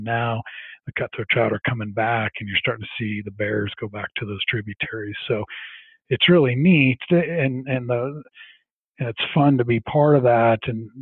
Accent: Midwest, United States; it might be because I grew up in the Midwest

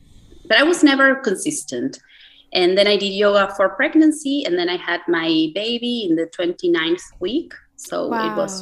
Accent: Argentina; moved away as an adult; now in Switzerland; I am from Argentina originally, and I have been living in Switzerland for the past 11 years.

